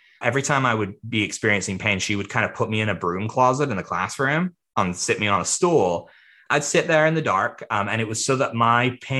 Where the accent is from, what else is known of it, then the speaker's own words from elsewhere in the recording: British Columbia, Canada; I'm from British Columbia, Canada.